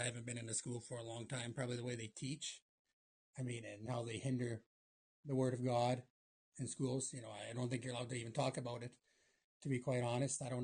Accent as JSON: {"language": "English", "town": "Stelton", "region": "Saskatchewan", "country": "Canada", "tie": "born or raised there", "said": "I'm from Stelton, Saskatchewan, 33 years old, born and raised, never left home, basically. Still live on the family farm."}